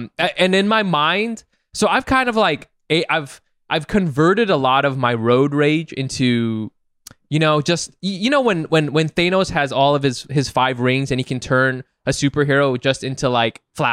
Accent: California, United States; I hate cars. I'm from Orange

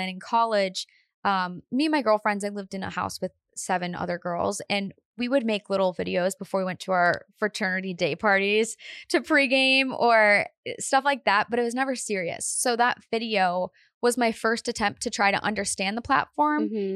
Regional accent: Painesville, Ohio, United States; Yeah, I'm from Painesville, Ohio.

